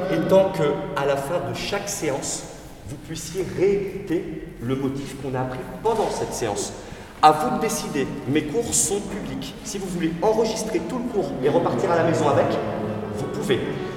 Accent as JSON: {"language": "French", "town": "Paris", "region": "Île-de-France", "country": "France", "said": "Après moi je suis parti à Paris parce que je suis de Paris"}